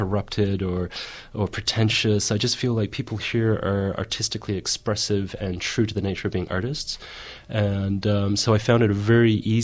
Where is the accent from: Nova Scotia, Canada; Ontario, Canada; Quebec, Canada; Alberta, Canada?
Alberta, Canada; Edmonton; born there; I was born in Edmonton and I came back in 95, I think. I'm starting to forget. So I've been back for 15, 16 years, 14 years, whatever it is, a fair while now.